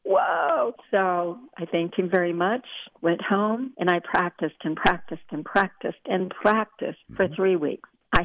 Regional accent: Long Beach, California, United States; I don't know anybody. I'm from Long Beach. I'm just a little, you know, junior high school girl.

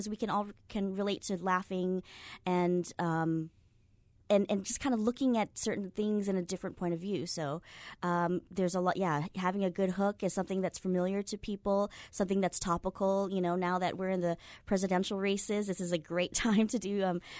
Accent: Kaneohe, Hawaii, United States; I grew up here in Kaneohe doing theater all my life.

